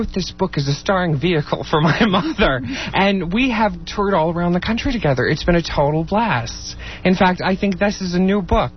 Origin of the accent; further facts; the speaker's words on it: Houston, Texas, United States; Well, you know, mostly just in the suburbs, in the sort of incredibly Republican suburbs of North Houston.